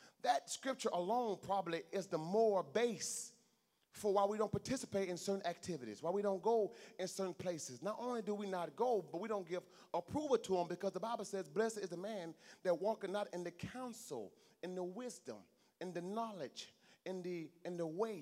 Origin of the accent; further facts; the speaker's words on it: Mississippi, United States; I'm from Mississippi, raised on a farm my entire life till I was 23 years of age. How do you name a country boy